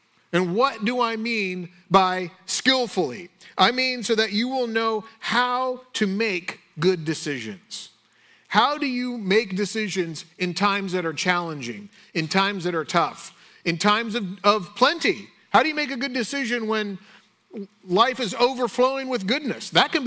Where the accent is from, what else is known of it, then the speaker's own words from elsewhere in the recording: Oceanside, California, United States; where I grew up in Oceanside in Carlsbad